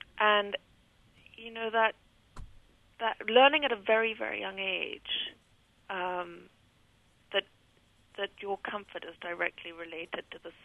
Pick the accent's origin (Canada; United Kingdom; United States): United Kingdom; You know, we're British. We aren't officially supposed to have feelings.